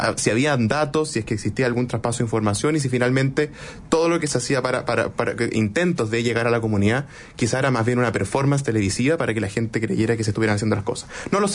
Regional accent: Chile; Aquí somos todos chilenos, somos todos iguales ante la ley

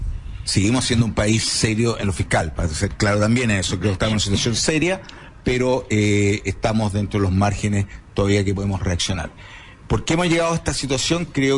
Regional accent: Chile; que todos los ciudadanos, como chilenos, tenemos que entender

